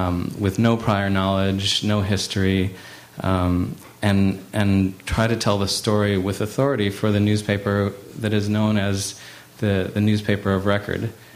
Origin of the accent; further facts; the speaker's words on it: U.S. Virgin Islands; I grew up in the Virgin Islands, not far from Haiti, and when I landed there, it smelled like home.